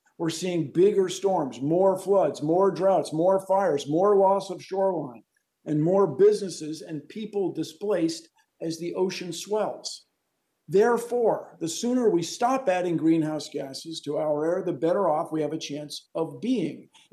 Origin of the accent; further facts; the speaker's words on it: Washington, District of Columbia, United States; Now, as you may know, I grew up right here in Washington, D.C.